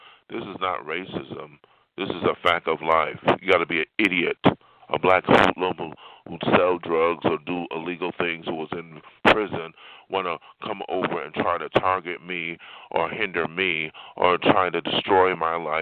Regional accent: Buffalo, New York, United States; Even from my hometown of Buffalo, I learned as a kid that living in a ghetto that I had to keep safe.

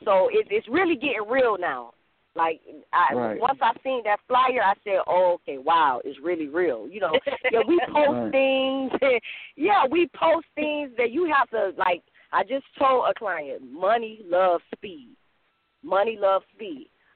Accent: Florida, United States; I'm from Broward County, Broward Dade County area.

